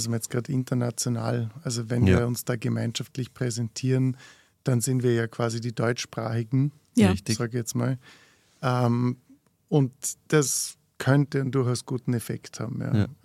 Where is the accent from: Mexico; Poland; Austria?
Austria; Vorarlberg; Und also als Vorarlberger daherkommend und heurigen Kultur erlebend, als Student, das war schon absurd.